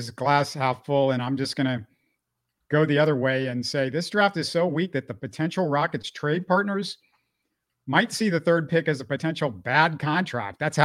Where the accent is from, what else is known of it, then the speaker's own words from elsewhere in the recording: Houston, Texas, United States; Between the two of us, we grew up in Houston, so you get the passion of a fan, but the objectivity of veteran journalist.